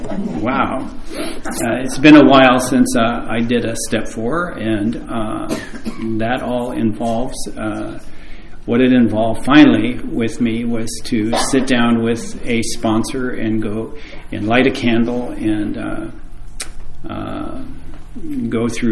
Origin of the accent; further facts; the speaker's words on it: Canada; born there; I was born in Canada